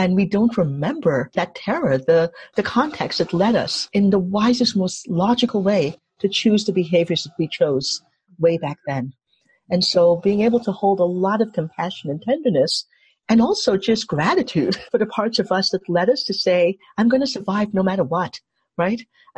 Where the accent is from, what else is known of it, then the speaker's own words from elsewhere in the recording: New York City, New York, United States; So when I grew up in Harlem, many of these conditions were my experience.